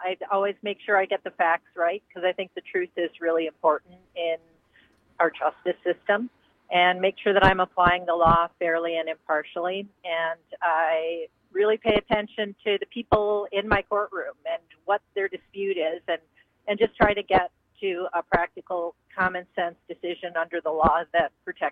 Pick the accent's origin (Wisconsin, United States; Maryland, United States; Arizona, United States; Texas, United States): Wisconsin, United States; Chippewa Falls; And I grew up in Chippewa Falls, so that's kind of where I got my values and what made me the person I am today.